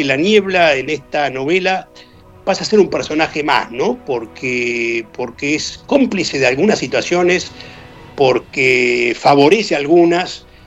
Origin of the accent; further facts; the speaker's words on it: Argentina; moved away; soy argentino, mi historia es la historia argentina y estoy viviendo circunstancialmente aquí, pero mis raíces y yo soy argentino hasta la médula.